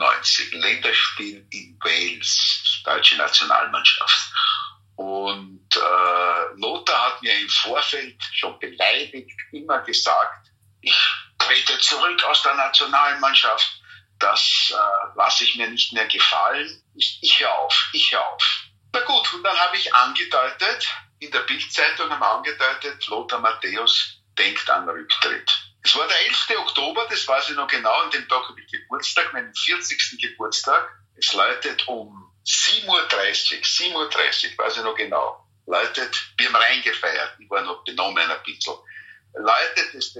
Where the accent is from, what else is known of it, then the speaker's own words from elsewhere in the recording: Austria; und ich als Österreicher war ihr Liebling